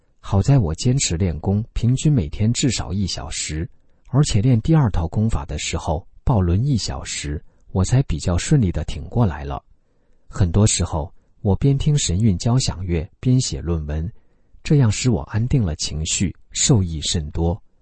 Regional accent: China; 问我是不是香港人，我说我是大陆的

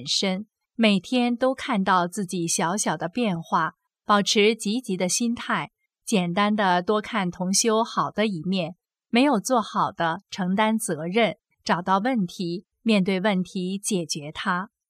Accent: China; moved away as an adult; now in France; 但是我在中国大陆长大，从小就被灌输的是，害人之心不可以有，防人之心不可无。到法国五年后，我才慢慢发现自己的思维和法国人的不一样

